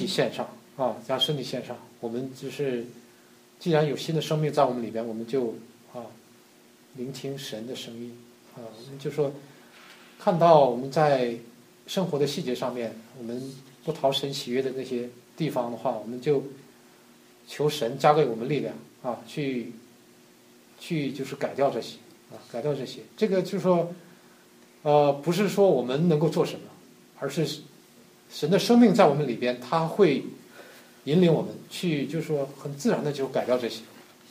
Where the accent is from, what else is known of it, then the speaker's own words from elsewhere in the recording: China; 尤其是从我的背景来，从大陆过来哈，这个脑子里边都是无神论的